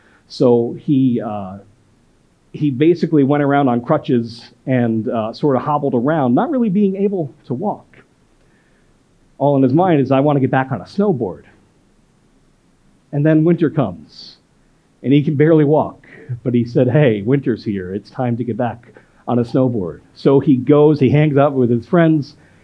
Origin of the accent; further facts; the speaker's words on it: Vernon, New Jersey, United States; I grew up in the Arctic north of New Jersey, in a town called Vernon, and we have the biggest ski resort in New Jersey